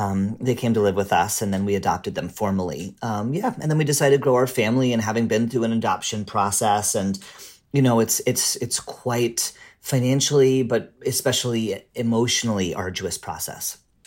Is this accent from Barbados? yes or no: no; Canada; now in United States; I am white. I'm a Canadian immigrant to the U.S.